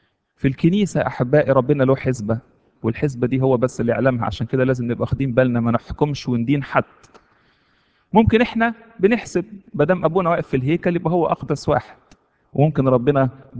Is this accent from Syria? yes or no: no; Egypt; واحنا معرفش ليه كمصريين لما حد ما يكونش عنده يعني وقت يتكلم معانا